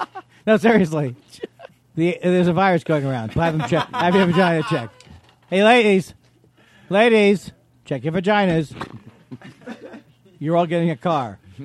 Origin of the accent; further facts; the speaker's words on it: Queens, New York, United States; I'm from Queens.